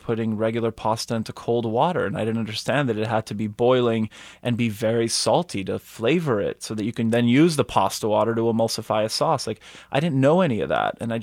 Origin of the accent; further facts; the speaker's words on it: Montreal, Quebec, Canada; first language Polish; English is a second language; Very Polish, I would say. It was my first language. For most of my youth, went to church every Sunday, Polish school every Saturday.